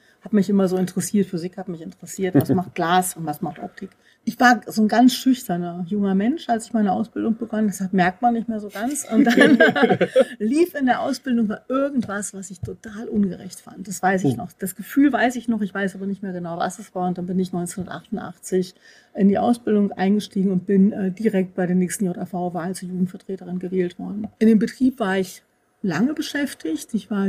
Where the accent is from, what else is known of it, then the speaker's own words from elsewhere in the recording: Lower Saxony, Germany; accent: Lower Saxon Standard German; man hört es vielleicht, ich komme nicht hier aus der Region. Auch wenn ich schon seit 20 Jahren in Baden-Württemberg lebe, habe ich doch immer noch mein niedersächsisches Hochdeutsch mitgebracht.